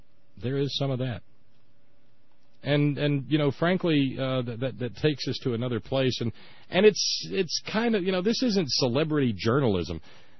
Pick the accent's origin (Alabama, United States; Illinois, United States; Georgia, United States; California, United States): Alabama, United States; like the dry county that I grew up in Alabama